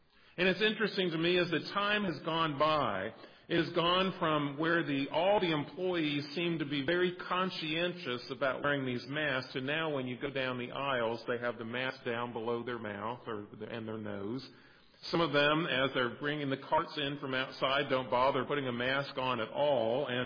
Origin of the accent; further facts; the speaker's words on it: United States; I'm an American.